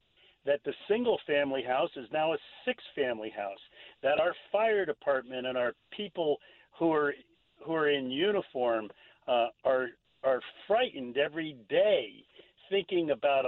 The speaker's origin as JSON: {"language": "English", "town": "Stamford", "region": "Connecticut", "country": "United States", "tie": "born or raised there", "said": "Well, as I said, I grew up in neighborhoods in Stamford, and I've revisited them over the years, and I've seen how they have already changed."}